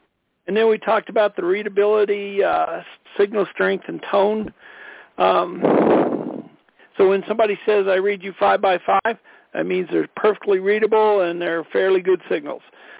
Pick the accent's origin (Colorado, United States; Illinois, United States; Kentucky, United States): Colorado, United States; from Colorado.